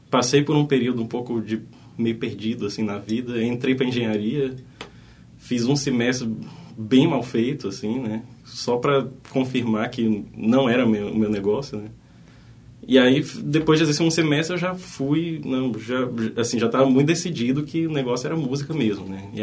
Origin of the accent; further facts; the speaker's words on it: Brasília, Federal District, Brazil; moved away as an adult; Sim, eu sou natural de Brasília, nascido e criado lá, vivi lá até meus 20 e poucos anos.